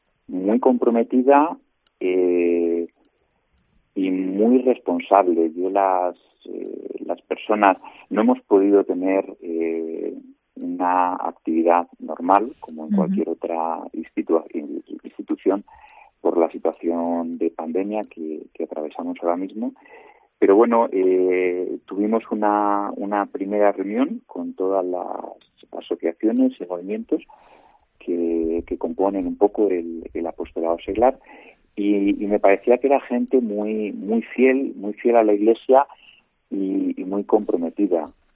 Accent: Segovia, Castile and León, Spain; also born or lived in Talavera de la Reina; Yo diría que soy un laico de Segovia, que nací en Talavera de la Reina, hace 45 años ya. Estoy casado y tengo tres hijos y pertenezco al Movimiento de los Jocolares desde hace más de 20 años.

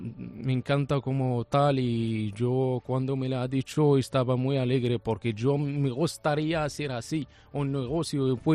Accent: Morocco; Spanish is a second language; Yo soy marroquí.

